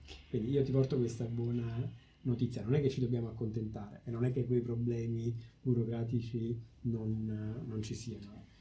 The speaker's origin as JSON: {"language": "Italian", "town": "Salerno", "region": "Campania", "country": "Italy", "tie": "born or raised there", "said": "sono originario di Salerno"}